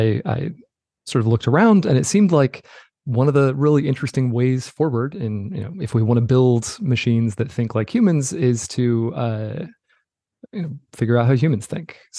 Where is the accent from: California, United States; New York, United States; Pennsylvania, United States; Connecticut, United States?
California, United States; I grew up in Southern California.